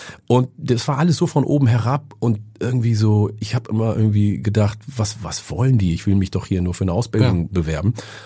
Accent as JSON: {"language": "German", "region": "Oromia", "country": "Ethiopia", "said": "Meine Heimat Oromia ist der Ursprung des Kaffees."}